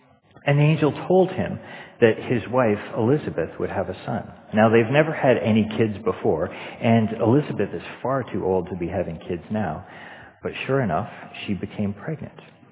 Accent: Canada; now in United Kingdom; I'm not from Britain. I'm from Canada.

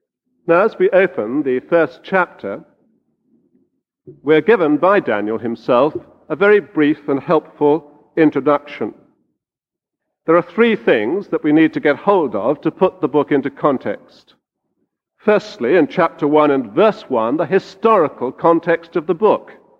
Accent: London, United Kingdom; I was brought up in the London area

